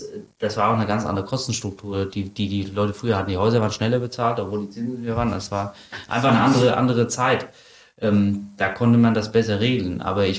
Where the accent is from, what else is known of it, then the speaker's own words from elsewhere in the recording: Schotten, Hesse, Germany; ich bin aus Schotten